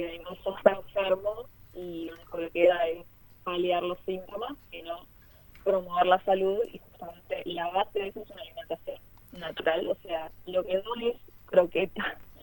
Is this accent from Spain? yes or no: no; Bariloche, Río Negro, Argentina; Vivo acá y soy de acá. Estoy en Bariloche, que hace bastante frío.